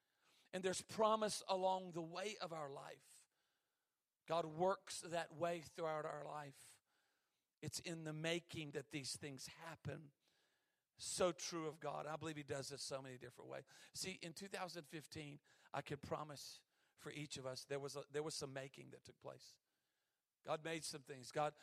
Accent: the South, United States; I'm from the South. We marinate everything.

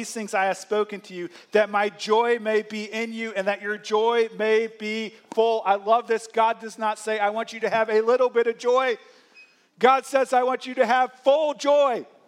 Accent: St. Louis, Missouri, United States; Part of my story is I grew up in St. Louis, and I'll tell this story quickly. Some of you know it, but I grew up in St. Louis.

